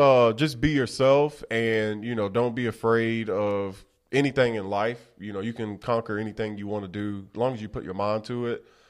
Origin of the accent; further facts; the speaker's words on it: Waldo, Florida, United States; I grew up in Waldo, Florida.